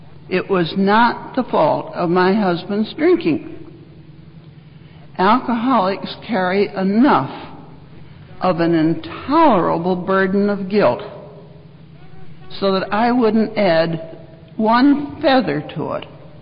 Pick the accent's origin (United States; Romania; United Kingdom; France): United States; Chicago, Illinois; I was from Chicago, the breezy Midwest.